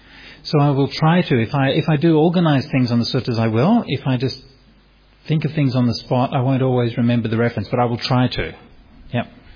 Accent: Sydney, New South Wales, Australia; I mean, as I've mentioned, I'm from Sydney

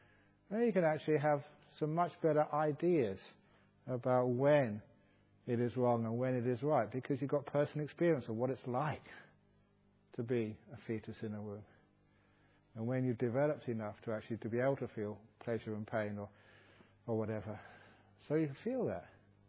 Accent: England, United Kingdom; born there; Maybe it's because I was born in England, I'm supposed to be polite.

